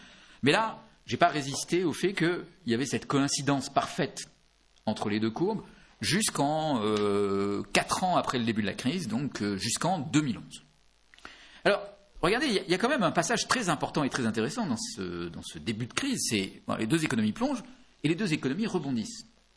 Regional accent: France; en fait, on est français, mais on est aussi un peu européen.

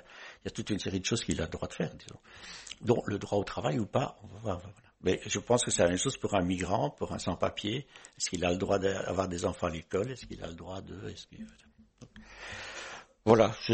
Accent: Belgium; un exemple qui me revient de Belgique, puisque je suis belge

